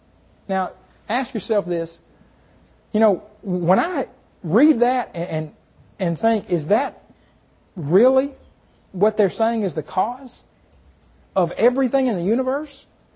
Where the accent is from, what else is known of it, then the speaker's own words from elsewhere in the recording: Muskogee, Oklahoma, United States; okay? You ever heard the … song … ? Well, I grew up in Muskogee, Oklahoma.